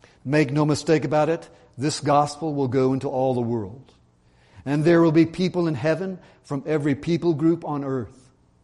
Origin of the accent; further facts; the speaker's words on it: Georgia, United States; now in California, United States; I grew up in Georgia. God sent me here to California.